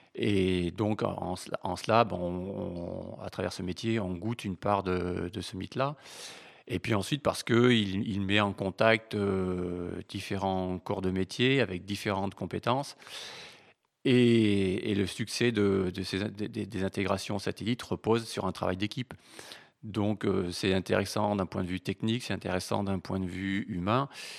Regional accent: Auvergne-Rhône-Alpes, France; Je suis originaire du Puy-de-Dôme et c'est là que j'ai fait mes premiers pas en tant que coureur.

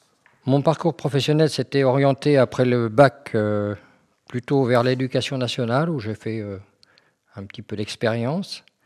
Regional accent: Créances, Normandy, France; born there; je suis un vieil oiseau puisque j'ai quand même 67 ans. Je suis né en Normandie en 51, donc dans un petit village, Créance, qui pour la petite histoire est la capitale de la carotte nourrie aux algues marines.

